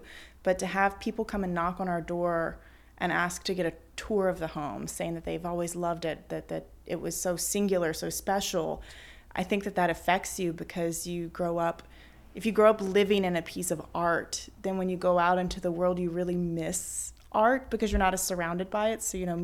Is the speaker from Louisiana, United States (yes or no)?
yes; Baton Rouge, Louisiana, United States; So we're in Mid-City now in New Orleans, but I grew up in Mid-City in Baton Rouge.